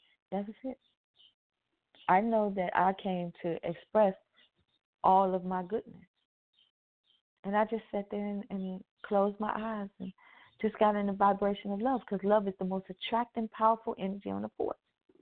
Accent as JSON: {"language": "English", "town": "Chicago", "region": "Illinois", "country": "United States", "tie": "born or raised there", "said": "I was a kid growing up in South Shore."}